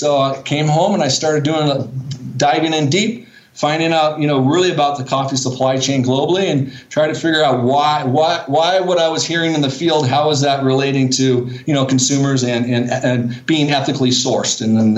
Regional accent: California, United States; moved away as an adult; also born or lived in New York; now in Medellín, Colombia; I grew up in the Napa Valley, so Northern California, the famous wine country. I did my second undergraduate degree at Pratt in New York, and then I moved back home.

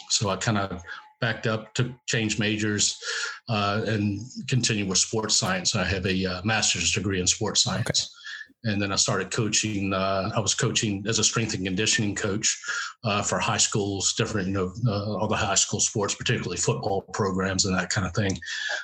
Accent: Virginia, United States; I'm originally from Virginia. It's what they call Southside Virginia, which is tobacco farming country, actually.

